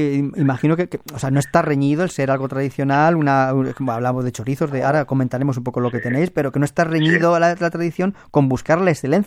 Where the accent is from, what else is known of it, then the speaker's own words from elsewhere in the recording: Cuenca, Castilla-La Mancha, Spain; Yo recuerdo que en mi casa se ha hecho ese tipo de conservas, yo soy de Cuenca, y se han hecho toda la vida